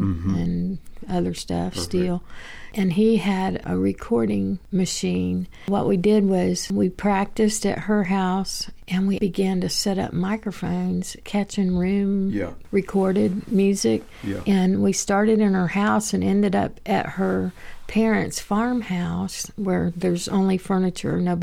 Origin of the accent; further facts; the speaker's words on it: Florida, United States; I didn't feel compelled to move back to my hometown in Florida where my brother is or to St. Pete where my sister is.